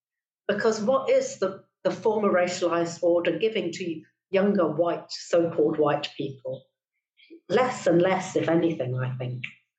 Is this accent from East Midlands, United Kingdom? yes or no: yes; Leicester, East Midlands, United Kingdom; also born or lived in Birmingham; I live in London now, and London is very different from the rest of Britain. And I lived in the Midlands, in Birmingham, and I grew up in Leicester, and I lived in Birmingham for 20 plus years, 22 or 23 years